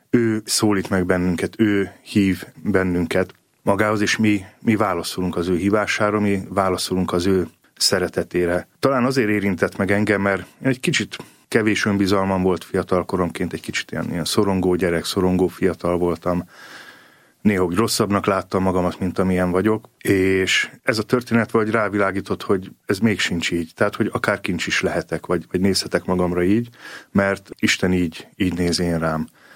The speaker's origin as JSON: {"language": "Hungarian", "region": "Budapest", "country": "Hungary", "tie": "born or raised there", "said": "Hívő családba születtem, így nőttem föl. Sőt, igazából a ferencesekhez való kötődésem az már egy családi hagyomány. Mert Pasaréten nőttünk föl"}